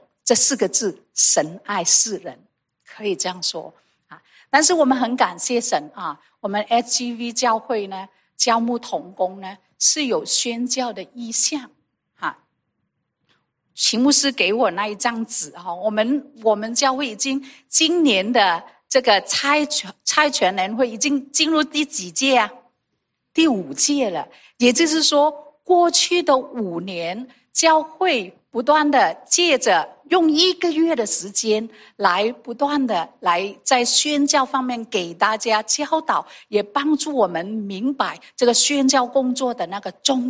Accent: Vietnam; 我是在越南出生长大的，所以呢我可以说我很早很小的时候就去教会，我在越南的华人教会。

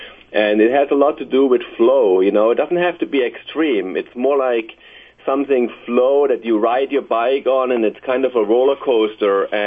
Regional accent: Germany; English is a second language; now in Laguna Beach, United States; I live in Laguna Beach, California. I was born and raised in Germany, even though I'm Swiss and American nationality.

